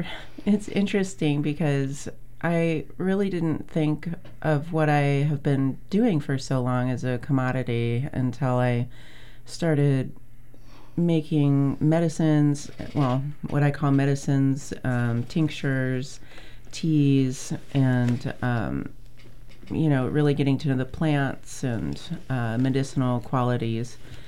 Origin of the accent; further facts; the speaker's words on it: Alaska, United States; I'm originally from Alaska. I'm Kuskokwim Dene, First Nations, and Scottish.